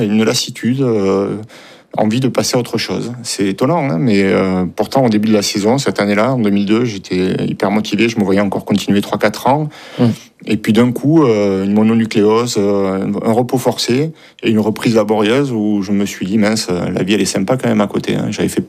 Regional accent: Occitanie, France; Je suis natif du Tarn, la montagne noire, avec la moyenne montagne, un petit peu comme ici dans le Jura.

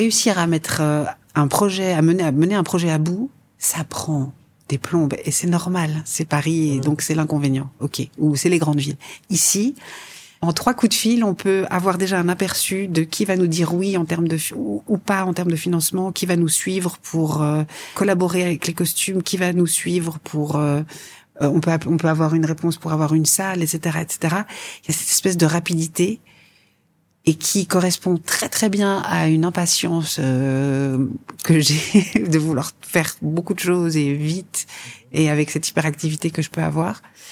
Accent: Valais, Switzerland; also born or lived in Geneva; suis à moitié algérienne et moitié suisse. Et j'ai beaucoup vadrouillé entre... J'ai grandi en Valais, puis à Genève, et puis je suis jurassienne de cœur depuis une dizaine d'années.

